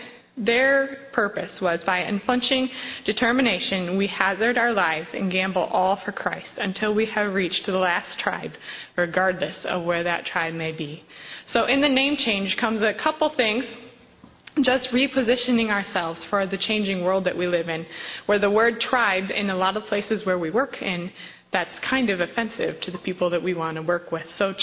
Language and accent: English; Muskegon, Michigan, United States; I grew up in Muskegon, Michigan, going to church every Sunday and anytime the doors were open, as pastors' kids do.